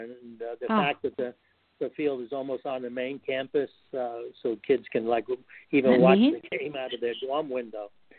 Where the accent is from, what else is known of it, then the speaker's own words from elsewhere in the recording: New York City, New York, United States; which I had growing up in New York City no idea even existed.